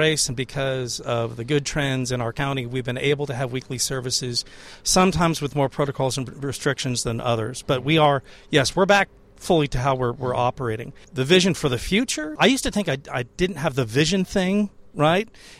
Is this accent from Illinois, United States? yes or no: no; California, United States; what's valuable to me as a Californian who, you know, therefore kind of a lotus eater, we tend to forget our history on the West Coast